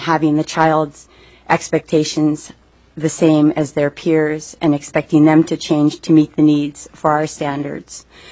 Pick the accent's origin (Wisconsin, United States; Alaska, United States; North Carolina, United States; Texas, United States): Alaska, United States; Bethel; and I'm from Bethel.